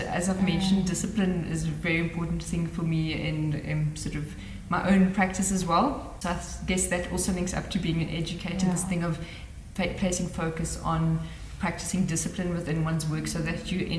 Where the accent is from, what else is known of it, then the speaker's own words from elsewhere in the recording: South Africa; first language German; English is a second language; because my mother tongue is German, but I've lived in South Africa my whole life. I can speak English, Afrikaans, I can speak a little bit of French.